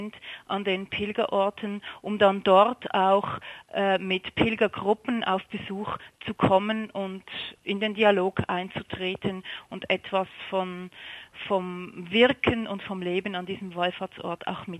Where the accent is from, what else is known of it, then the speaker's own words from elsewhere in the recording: Switzerland; ein ganz anderes Bild als das, was ich aus meinem Heimatland, aus der Schweiz, gewohnt